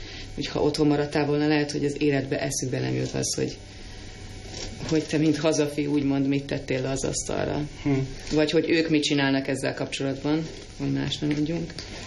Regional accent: Hungary; now in United Kingdom; hogy én magyarként élek valahol

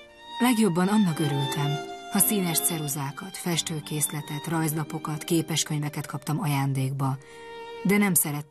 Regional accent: Budapest, Hungary; Én és a húgom Budapesten születtünk, és a háború végéig ott éltünk.

